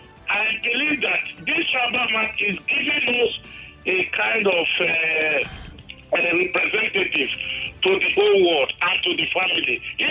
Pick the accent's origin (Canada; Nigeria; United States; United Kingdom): Nigeria; Edo; And I'm from Edo State, Issaquah, precisely.